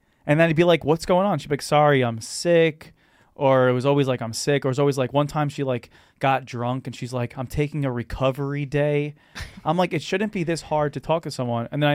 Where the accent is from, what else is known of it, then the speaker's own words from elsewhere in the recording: Staten Island, New York, United States; Nah, I'm from Staten Island, bro.